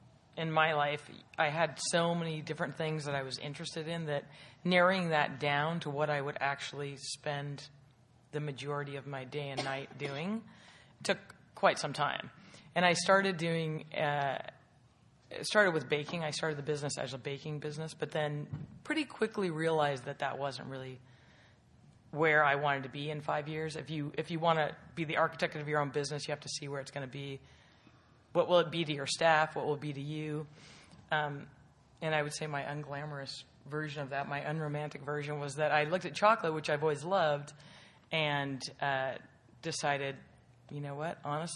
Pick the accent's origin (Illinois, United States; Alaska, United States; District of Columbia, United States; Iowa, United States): Alaska, United States; I'm actually from Alaska, so my father would travel down here to San Francisco, both for wine and food.